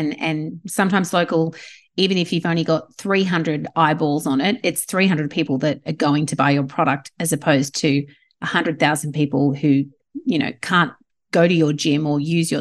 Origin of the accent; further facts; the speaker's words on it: Australia; being Australian doesn't put you kind of 10 steps behind someone else pitching to the media in the US.